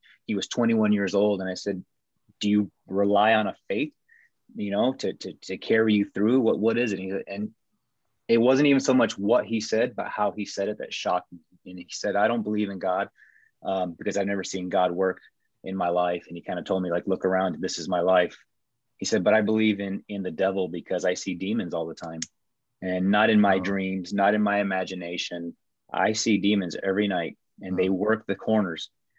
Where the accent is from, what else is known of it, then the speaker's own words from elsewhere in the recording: Taos, New Mexico, United States; So growing up in Taos, New Mexico, it was like a fish in water, right? I didn't really think about being Hispanic.